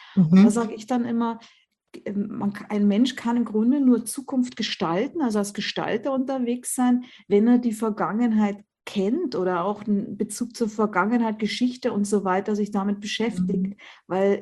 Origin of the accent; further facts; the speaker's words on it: Germany; Als Deutsche, ne? Sehe ich das so, genau.